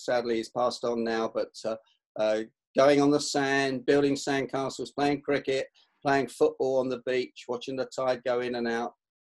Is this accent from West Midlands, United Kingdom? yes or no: no; London, United Kingdom; born there; Okay, I was born in Kensal Rise in northwest London. For those of you that know that part of London, it was a rough area.